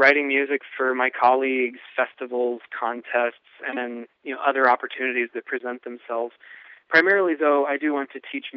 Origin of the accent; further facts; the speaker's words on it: Swansboro, North Carolina, United States; I'm originally from Swansboro, so the idea of creating something for my home area was kind of romantic.